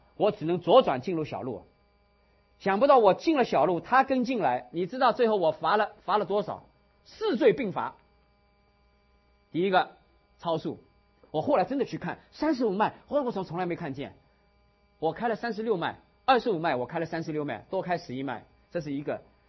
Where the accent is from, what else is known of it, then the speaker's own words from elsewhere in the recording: China; 特别是我们这一群从大陆出来的弟兄姐妹。10年前，那时候我在那个洛杉矶，正好在读神学，那是95年的时候。